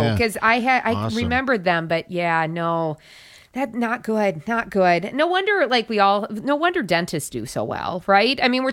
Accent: South Dakota, United States; And then I had to look at my home state of South Dakota.

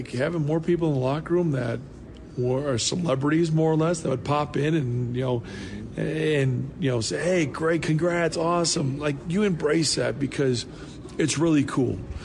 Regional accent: Wisconsin, United States; being from Wisconsin, growing up in Wisconsin, that meant a lot.

